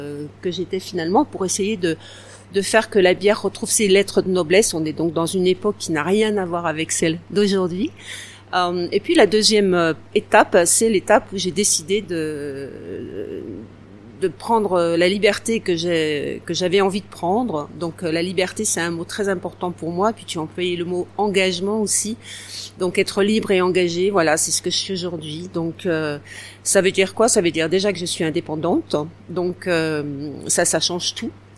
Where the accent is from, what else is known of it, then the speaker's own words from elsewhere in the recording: Bourgogne-Franche-Comté, France; born there; Je suis née en Franche-Comté et c'est important parce que les racines